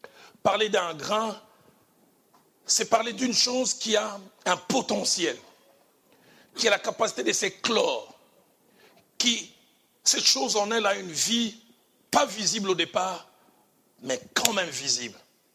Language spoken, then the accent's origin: French; Mbandaka, Équateur, DR Congo; Amenez-les pas très loin de chez moi, en Mbandaka.